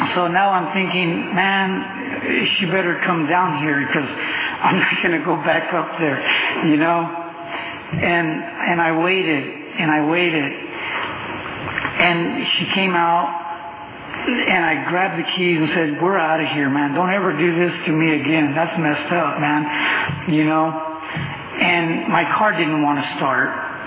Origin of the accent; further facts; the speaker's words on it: Cutler, United States; because I was raised in Cutler all my life.